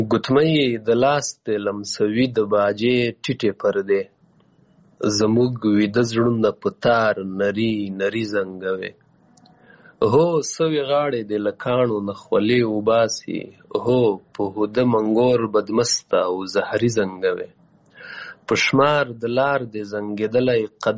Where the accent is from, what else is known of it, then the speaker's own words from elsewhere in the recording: Paktika, Afghanistan; also born or lived in Waziristan, Pakistan; زه پیدا شوی په وزیرستان کې یم بیا بیرته کډه شوی پکتیکا کې یم